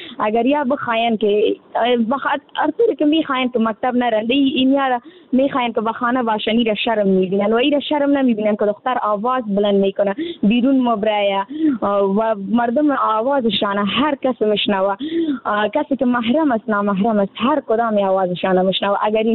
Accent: Afghanistan; در جامعه هم ما افغان هستیم

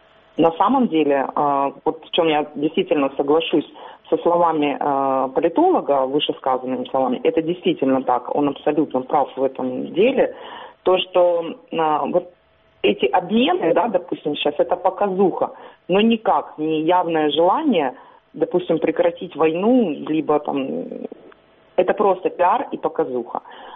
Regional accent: Crimea, Ukraine; тому що я сама кримчанка

